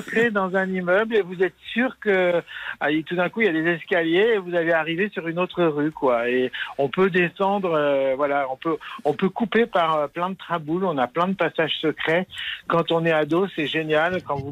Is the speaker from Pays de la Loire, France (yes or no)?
no; Lyon, Auvergne-Rhône-Alpes, France; now in Paris, France; ça fait quand même longtemps que je suis parti de Lyon pour m'installer hélas à Paris et à Chamonix